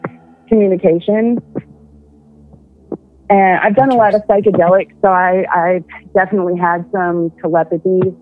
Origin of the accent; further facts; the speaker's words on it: Tennessee, United States; I'm from Tennessee.